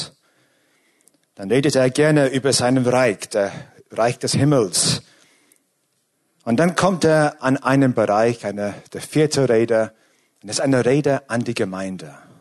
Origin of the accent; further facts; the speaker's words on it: England, United Kingdom; German is a second language; now in Austria; Ich bin Engländer, ja. Für die, die mich nicht kennen. Bin schon länger da, aber ich bin noch immer Engländer.